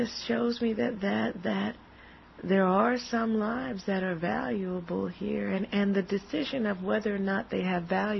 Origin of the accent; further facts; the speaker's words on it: United States; born there; I was born in America, even though, although I know my roots are Nigerian, I was born in America.